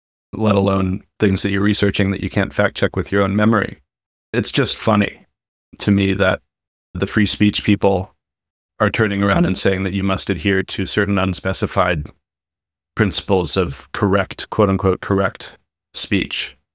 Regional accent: United States; And the gallows humor, as an American, I'm really unhappy to see the government talking about how you need to speak in an objective

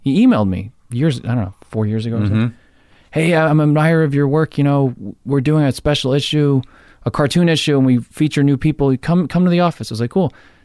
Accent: New Jersey, United States; It's not a big reach, but I'm from Jersey Shore. So there were two bookstores in my mall.

